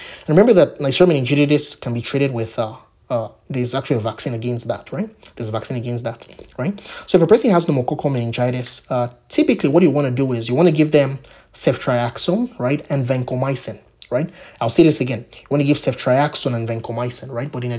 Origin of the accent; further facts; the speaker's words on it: Nigeria; It's a very classic saying in where I'm from. So I'm from Nigeria, by the way.